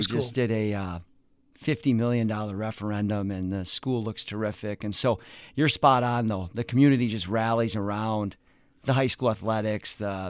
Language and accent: English; Mukwonago, Wisconsin, United States; so I grew up out in Muguanago